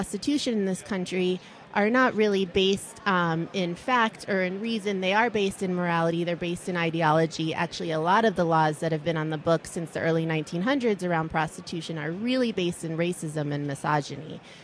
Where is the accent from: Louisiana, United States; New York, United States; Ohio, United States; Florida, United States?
Florida, United States; Miami; I grew up in Miami, Florida. I tried to escape a couple times. Kept pulling me back, so it's home now.